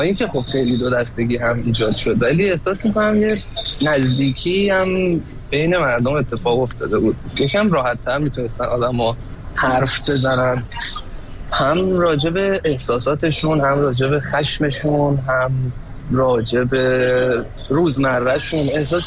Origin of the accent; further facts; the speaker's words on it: Tehran, Tehran Province, Iran; moved away as an adult; now in Germany; من تهران زندگی میکردم. آره من از تهران به دنیا